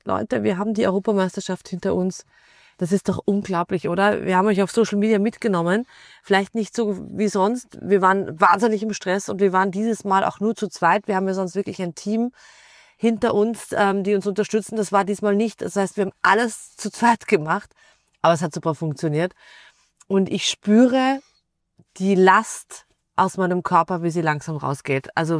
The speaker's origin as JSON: {"language": "German", "country": "Austria", "said": "Wir als Österreicher waren zu viert"}